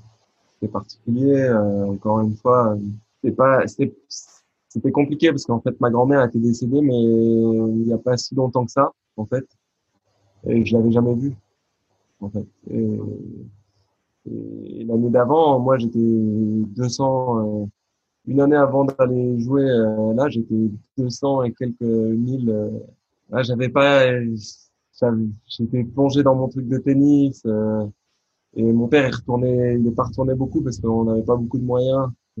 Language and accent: French; France